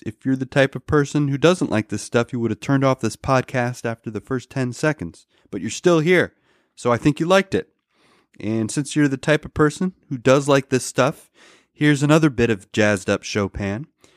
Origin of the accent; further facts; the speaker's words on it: South Orange, New Jersey, United States; Joseph Lamb was originally from Montclair, New Jersey, which is a couple towns over from where I grew up in South Orange.